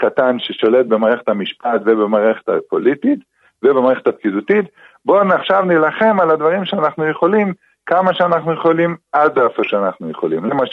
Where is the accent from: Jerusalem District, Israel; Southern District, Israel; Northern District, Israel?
Jerusalem District, Israel; Jerusalem; אני כן יליד מאה שערים, אני גאה בזה